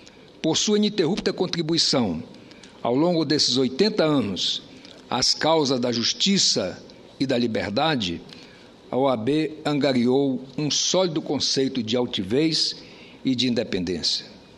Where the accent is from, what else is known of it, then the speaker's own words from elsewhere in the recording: Roraima, Brazil; um juiz lá no meu estado de Roraima